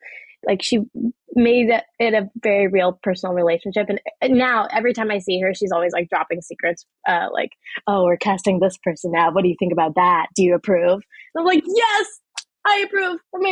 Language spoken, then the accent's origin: English; Pakistan; it's what I related to most outside of being a Pakistani, you know, Muslim 16-year-old girl.